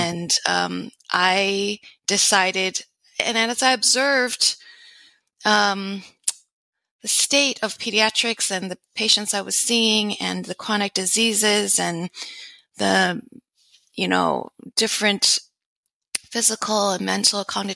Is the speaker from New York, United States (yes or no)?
yes; New York, United States; But I grew up in the U.S. In the New York area.